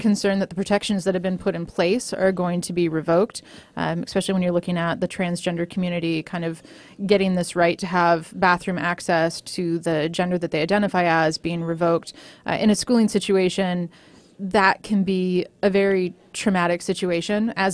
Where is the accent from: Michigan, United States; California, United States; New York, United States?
California, United States; also born or lived in San Francisco; now in Goleta, United States; I'm originally from Sonoma County in Northern California. I was born in San Francisco and moved again slowly south.